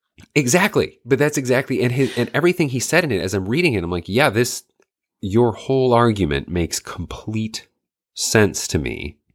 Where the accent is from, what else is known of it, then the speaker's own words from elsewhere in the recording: Michigan, United States; I grew up in the North Woods of Michigan, so people, it was hunting, like, that's what you did.